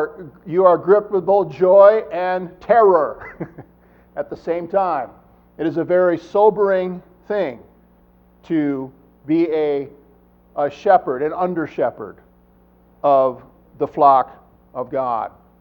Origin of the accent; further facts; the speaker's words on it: Iowa, United States; A farmer friend of mine that I worked for years in North Iowa, where we grew up in Butler County